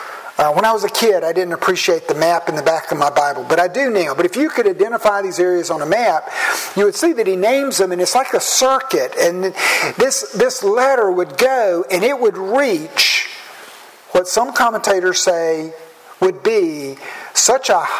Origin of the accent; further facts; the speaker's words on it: the South, United States; I come from the South.